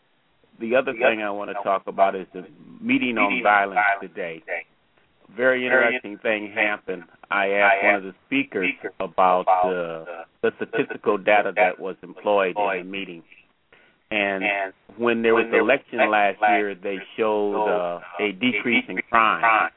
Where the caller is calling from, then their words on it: Minneapolis, Minnesota, United States; from Minneapolis.